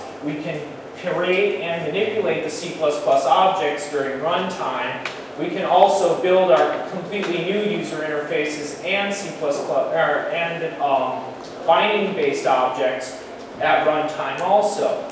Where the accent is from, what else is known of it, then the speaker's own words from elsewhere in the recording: Philadelphia, Pennsylvania, United States; I'm from Philadelphia, the United States.